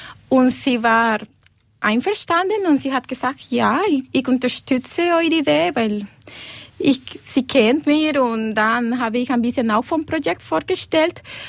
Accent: Costa Rica; German is a second language; now in Liechtenstein; Ich komme aus Costa Rica und seit 10 Jahren wohne ich hier in Liechtenstein.

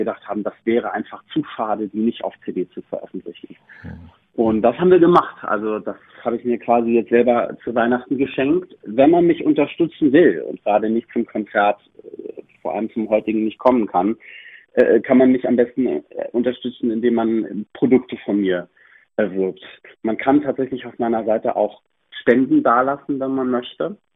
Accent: Hamburg, Germany; born there; dort in meiner Geburtsstadt Hamburg

